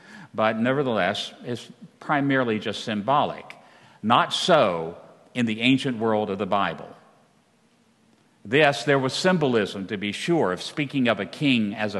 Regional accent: United States; I'm an American.

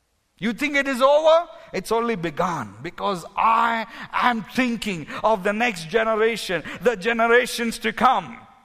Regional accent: India; I'm speaking because I'm an Indian.

